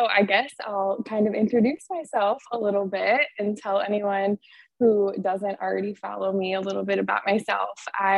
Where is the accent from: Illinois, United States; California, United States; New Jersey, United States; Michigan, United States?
Michigan, United States; Kalamazoo; moved away as an adult; also born or lived in Alabama; now in Tampa, United States; I'm 24. I am born and raised in Kalamazoo, Michigan. And then I went to University of Alabama. And then now I live in Tampa, Florida.